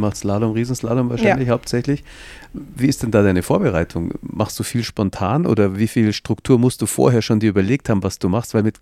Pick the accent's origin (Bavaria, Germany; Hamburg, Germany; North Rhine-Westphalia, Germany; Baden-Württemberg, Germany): Bavaria, Germany; Munich; Also ich bin in München zur Schule gegangen, da musst du natürlich erst mal ein paar Kilometer fahren, bis du dann einen Lift hast.